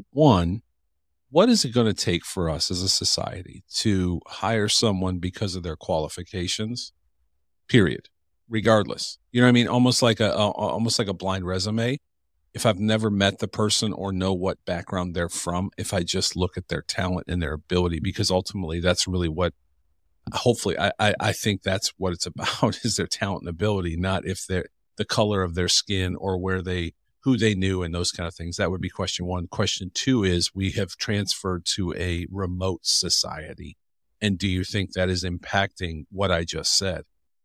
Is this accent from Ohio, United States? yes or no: yes; Cleveland, Ohio, United States; So I grew up in Cleveland. Our high school was 50-50 in terms of diversity.